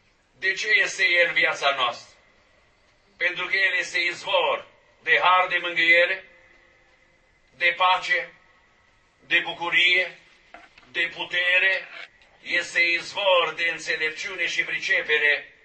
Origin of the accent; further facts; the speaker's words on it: Romania; ca român vorbind